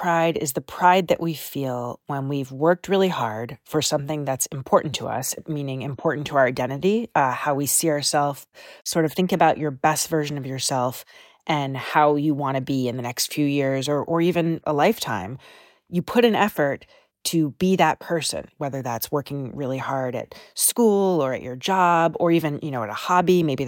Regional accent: Canada

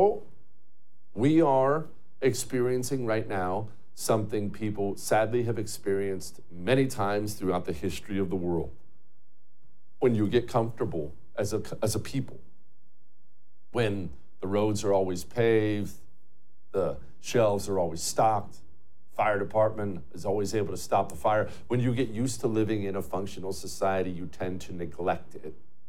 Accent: Montana, United States; I grew up in Montana where forest fires are a way of life.

